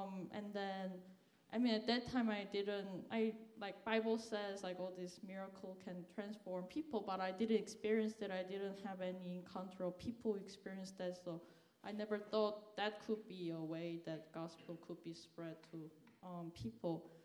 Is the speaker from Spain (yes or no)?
no; South Korea; moved away as an adult; now in United States; I'm from Korea. I came to the United States in 2010 to study chemical engineering.